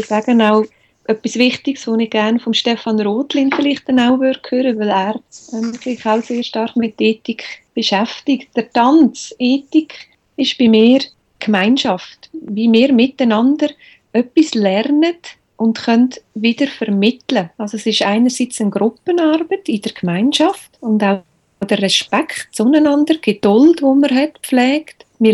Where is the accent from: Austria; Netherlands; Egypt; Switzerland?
Switzerland; dass ich als Schweizerin nach China reise und vor Ort unsere Schweizer Traditionen und Brauchtum vermittle